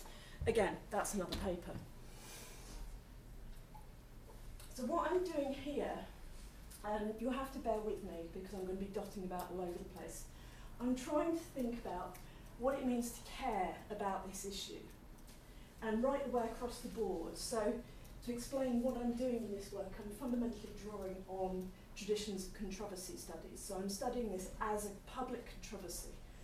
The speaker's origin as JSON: {"language": "English", "region": "London", "country": "United Kingdom", "tie": "born or raised there", "said": "I'm not a country person. I grew up in London, I always live in cities, I quite like living in cities."}